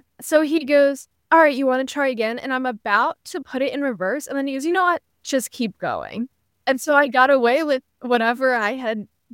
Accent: New Jersey, United States; So for me, I am from New Jersey, so I got my permit test in school, and that was when I was 16.

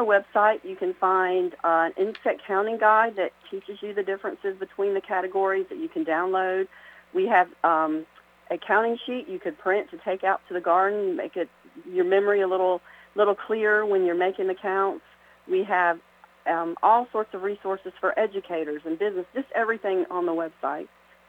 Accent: Powder Springs, Georgia, United States; Well, when I was a kid, I grew up in Powder Springs, Georgia. And at that time, it was a very rural place. We had a 10-acre land, and I raised chickens and just a really little farm girl

